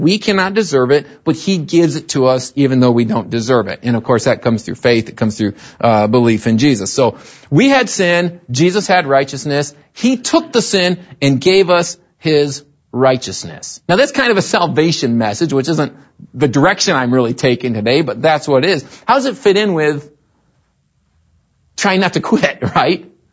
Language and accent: English; Michigan, United States; also born or lived in West Virginia; I grew up in Michigan, like heaven on earth. Okay, I lived in West Virginia for a while.